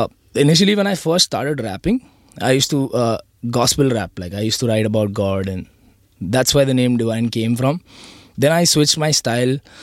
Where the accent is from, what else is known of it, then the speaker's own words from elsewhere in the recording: Mangalore, Karnataka, India; And I also come from Karnataka. I'm from Mangalore.